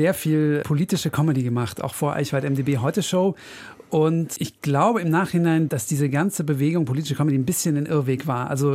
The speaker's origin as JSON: {"language": "German", "region": "North Rhine-Westphalia", "country": "Germany", "said": "Ich bin auch aus Nordrhein-Westfalen."}